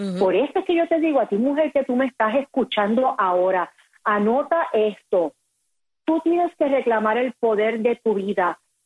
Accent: Puerto Rico; yo vengo de una familia muy humilde de Puerto Rico. Yo soy boricua.

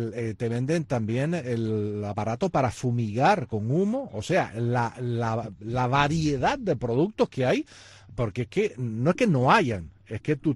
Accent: Cuba; lo viví de niño en Cuba.

